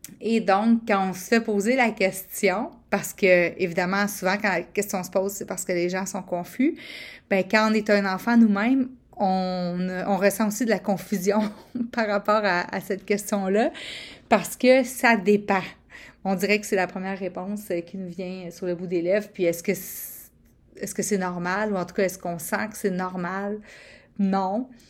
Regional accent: Quebec, Canada; je viens du Québec, je viens du Canada. Je viens du Canada français.

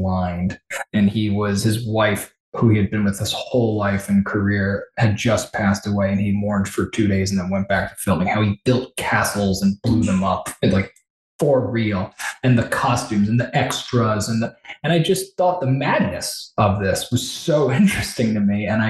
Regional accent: Brooklyn, New York, United States; It was set in Brooklyn where I grew up. I'm from Brooklyn, New York.

